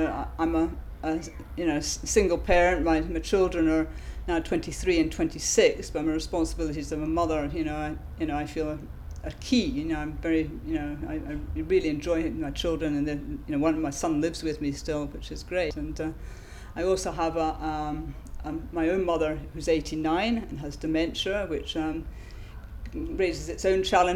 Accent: Scotland, United Kingdom; I really want to promote the fact I'm Scottish

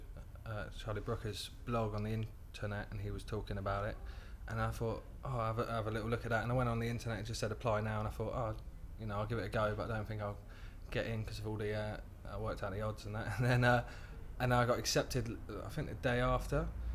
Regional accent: Bournemouth, South West England, United Kingdom; I'm 22 and I come from Bournemouth.

